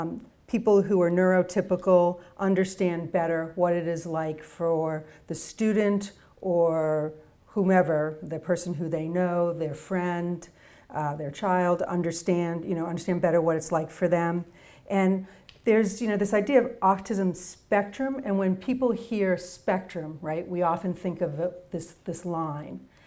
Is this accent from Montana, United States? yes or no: no; Boston, Massachusetts, United States; I'm from Boston. So we have Micro Center.